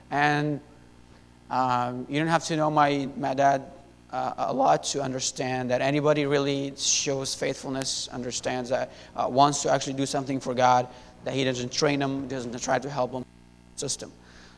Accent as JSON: {"language": "English", "country": "Syria", "tie": "born or raised there", "second_language": "English", "moved": "as an adult", "lives_now": "United States", "said": "I was born and raised in Syria. Lived there for 19 years, and then came to the States in 2012."}